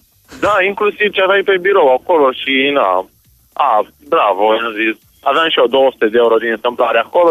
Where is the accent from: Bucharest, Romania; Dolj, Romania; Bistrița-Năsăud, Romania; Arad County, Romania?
Dolj, Romania; Craiova; din Craiova și am o întâmplare mai